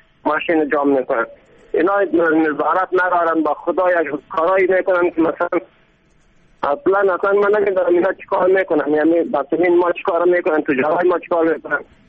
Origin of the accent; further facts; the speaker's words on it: Ghazni, Afghanistan; ولایت های سلسل مثل ولایت ما غزنی